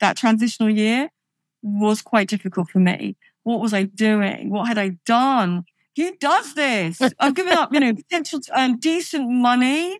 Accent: South East England, United Kingdom; I'm actually from Kent, but I did live in London and I had a house there

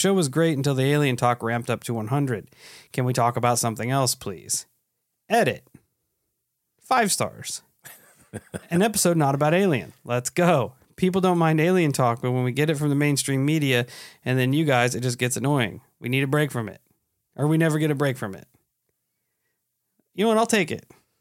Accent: Oklahoma, United States; from Oklahoma.

